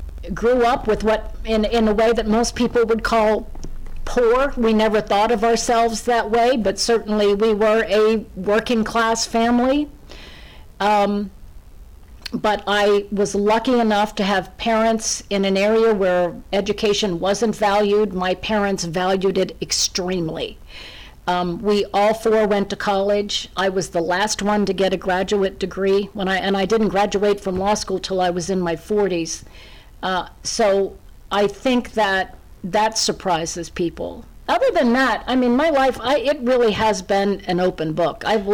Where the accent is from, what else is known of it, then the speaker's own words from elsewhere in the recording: Appalachia, United States; I'm an Appalachian coal mining town girl. I'm from a blue-collar background, first-generation college, and that surprises people sometimes.